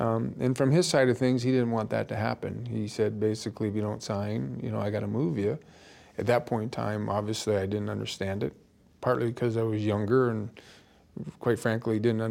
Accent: Toronto, Ontario, Canada; And I was from Toronto area and I was their adopted son.

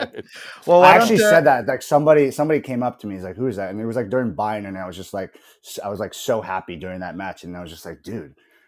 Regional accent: United States; I've been following Werder for two or so years now, and there's still stuff to me as an American that just doesn't make any sense.

